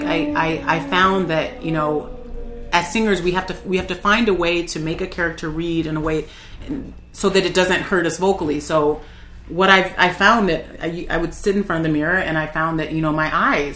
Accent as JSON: {"language": "English", "region": "Illinois", "country": "United States", "said": "I mean, I come from the Chicago suburbs, so you want to talk about a place that's super sanitized."}